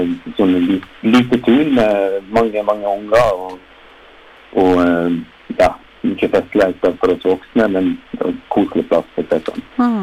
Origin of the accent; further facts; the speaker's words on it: Fortun, Vestland, Norway; Jeg Fortun-støl, så jeg vokste opp i Fortun på, ja, på 60-70-tallet